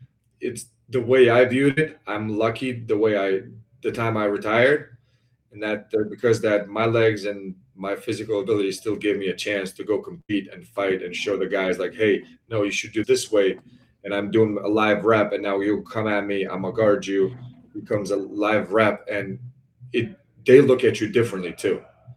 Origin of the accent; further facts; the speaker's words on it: Lithuania; English is a second language; I played in Spain, I played in Lithuania, I grew up in Lithuania.